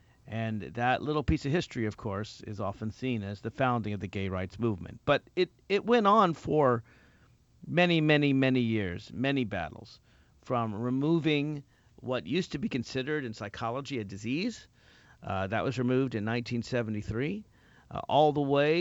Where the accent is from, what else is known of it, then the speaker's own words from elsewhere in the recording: Virginia, United States; including, by the way, in my home state of Virginia.